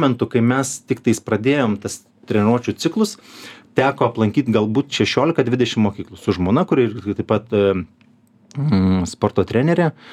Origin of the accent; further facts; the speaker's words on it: Druskininkai, Alytus County, Lithuania; aš pats iš Druskininkų kilimo, aš visus medžius pažįstu, kurie aplink bažnyčią, visus buvau lipęs.